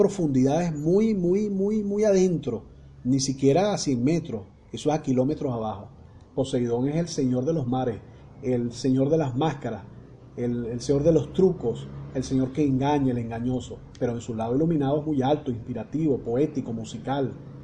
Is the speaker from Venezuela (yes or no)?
yes; Caracas, Capital District, Venezuela; no solamente lo digo yo como venezolano y como caraqueño